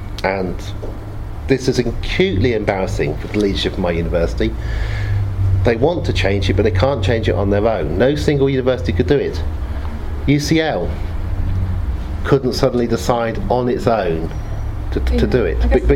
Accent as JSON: {"language": "English", "town": "Oxford", "region": "South East England", "country": "United Kingdom", "tie": "born or raised there", "said": "When I grew up in Oxford, I went to Cheyne School. Next door was Magdalen College Boys."}